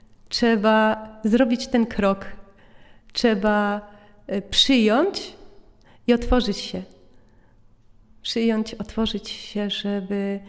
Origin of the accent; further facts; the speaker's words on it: Lesser Poland, Poland; Pochodzę z wioski spod Rabki, spod górskich terenów.